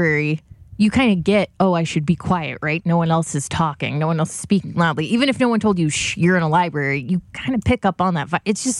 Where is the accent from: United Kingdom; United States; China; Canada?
United Kingdom; London; As a Londoner, I was taken aback and I couldn't help but watch his belongings for him while he was gone.